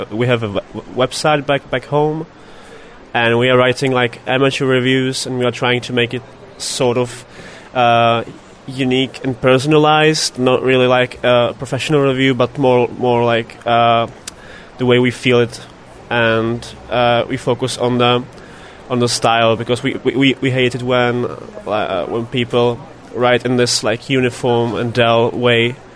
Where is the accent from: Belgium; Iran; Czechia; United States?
Czechia; English is a second language; I'm from Czech Republic